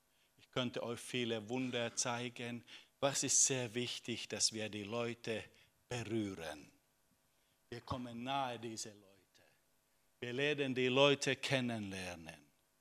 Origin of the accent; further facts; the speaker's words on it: Finland; German is a second language; Bei uns in Finnland, das ist getrennt, normale Leben und Religion. Ja? Religion ist Privatsache.